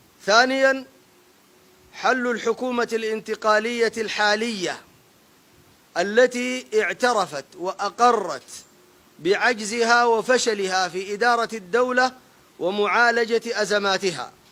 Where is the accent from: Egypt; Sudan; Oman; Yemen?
Sudan; فإن بلادنا السودان